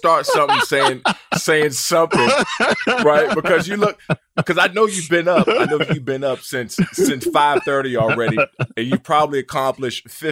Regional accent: Maryland, United States; Remember, I'm from Maryland, Washington, D.C. area.

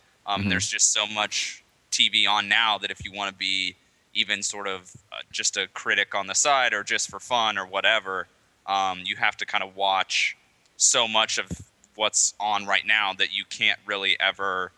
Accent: Indiana, United States; I'm from Indiana.

